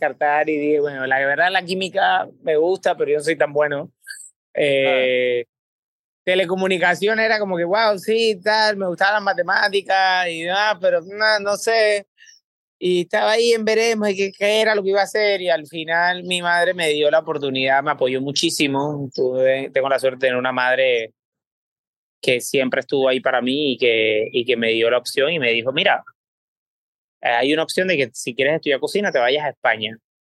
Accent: Panama; yo soy de Panamá, terminas el bachillerato

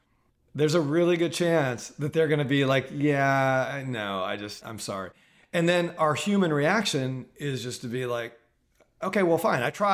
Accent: United States; yeah, I'm an American, born and bred.

